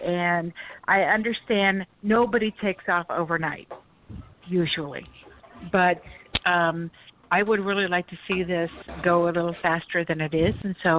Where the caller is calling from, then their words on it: Florida, United States; I'm calling you from Florida.